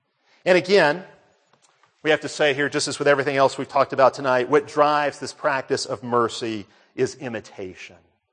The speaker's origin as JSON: {"language": "English", "town": "Birmingham", "region": "Alabama", "country": "United States", "said": "You know, I come from Birmingham, which is kind of the capital of the whole radical movement"}